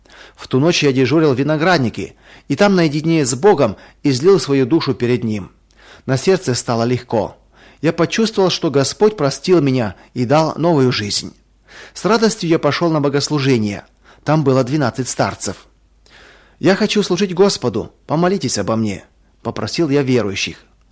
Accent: Krymno, Volyn Oblast, Ukraine; born there; Родился я в Волынской области, в глухом селе Крымно, 17 километров от районного центра.

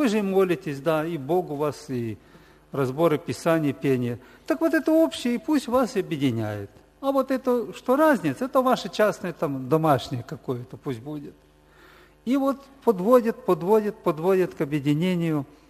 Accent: Moldova; Я из Молдавии, недалеко от Кишинева. 76-го года в церкви.

